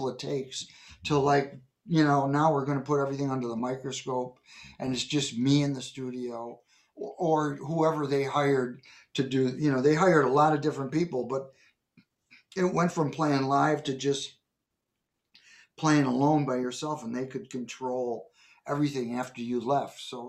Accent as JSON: {"language": "English", "region": "New York", "country": "United States", "said": "I was from New York, and Gary Katz heard that I was out there and hired me to come in and play this thing."}